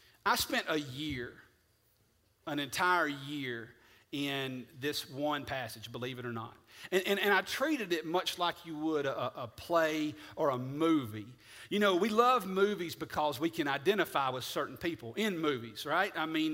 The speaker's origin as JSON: {"language": "English", "town": "Tullahoma", "region": "Tennessee", "country": "United States", "tie": "born or raised there", "accent": "Southern", "said": "to say that I talk Southern. Okay, I grew up in Tullahoma, not far from here. I talk Southern"}